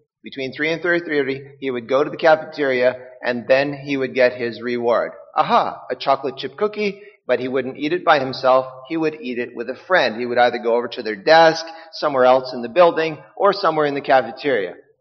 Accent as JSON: {"language": "English", "region": "Saskatchewan", "country": "Canada", "tie": "born or raised there", "also_born_or_lived": "Ontario", "said": "And I was like, oh, I was born in Ontario. I mean, from the age of 3, my parents got a divorce, ended up, and I'll tell a bit of that story later, and ended up growing up in an orphanage in Saskatchewan."}